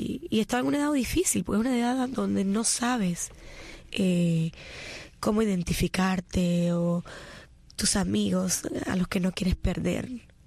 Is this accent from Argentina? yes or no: no; Cuba; moved away; Yo soy muy cubana. Y le doy gracias a Dios por haber nacido en Cuba. Haber tenido la posibilidad de haber nacido en Cuba.